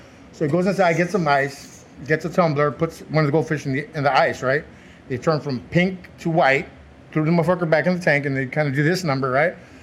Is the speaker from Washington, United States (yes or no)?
no; Rosemead, California, United States; I grew up in Rosemead